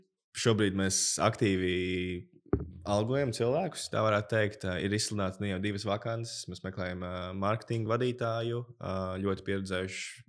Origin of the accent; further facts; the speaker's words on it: Liepāja, Kurzeme, Latvia; mēs abi esam no Liepājas